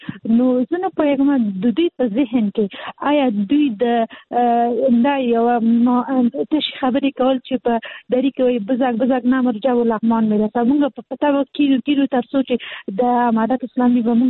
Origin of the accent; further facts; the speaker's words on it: Kabul, Afghanistan; زه خاصه د کابل يم